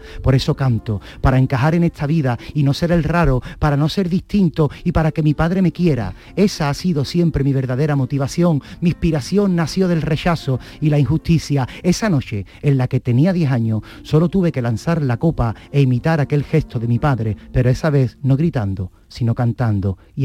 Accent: Cádiz, Andalusia, Spain; nosotros, que somos gaditanos, tenemos esa suerte de habernos criado, que siempre lo hablamos y siempre no, porque nos criamos en el mundo del carnaval

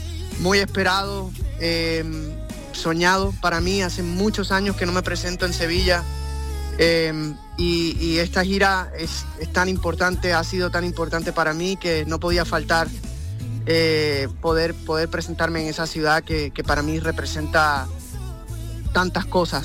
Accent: Puerto Rico; yo siendo un boricua playero, cuando me hablas de Cádiz, pues me emociono

